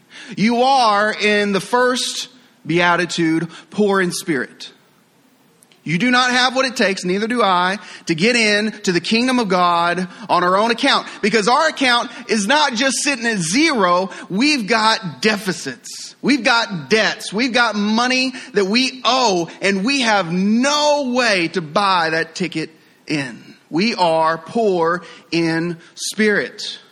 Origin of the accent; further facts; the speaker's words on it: Texas, United States; accent: Texas; She says, "You're not from around here, are you?" It's like, what gave that away? My thick Texas accent that kind of eventually dissipated a little bit.